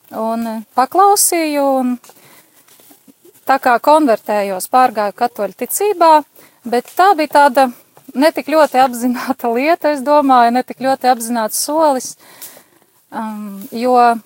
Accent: Ilūkste, Augšdaugava Municipality, Latvia; Esmu no Ilūgstes.

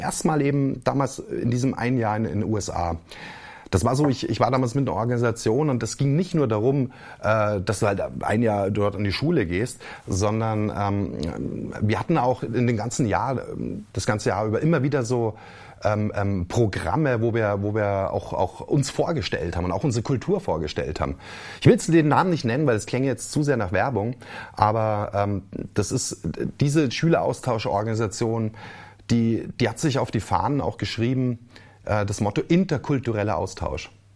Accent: Germany; Und dann sind die Leute halt zufrieden, wenn du dann sagst, na, ich komme aus Deutschland.

